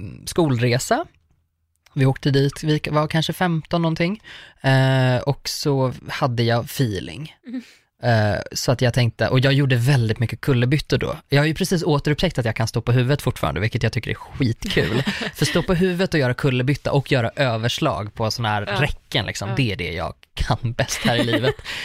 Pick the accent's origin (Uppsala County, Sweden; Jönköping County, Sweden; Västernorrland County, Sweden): Uppsala County, Sweden; Uppsala; Jag är från Uppsala och jag sjöng i Uppsala domkyrkas gosskör.